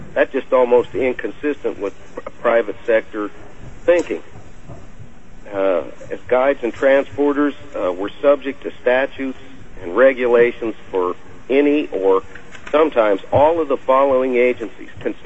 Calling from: King Salmon, Alaska, United States; I'm calling you from King Salmon out here on a snowy, cold Bristol Bay afternoon.

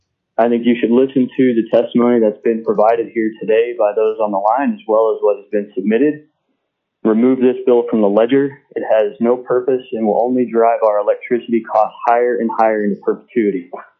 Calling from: Anchorage, Alaska, United States; I'm calling from Anchorage on behalf of myself.

